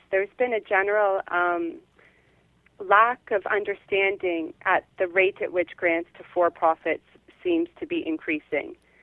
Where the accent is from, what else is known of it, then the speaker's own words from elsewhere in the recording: Canada; now in United Kingdom; because I'm a Canadian living in Britain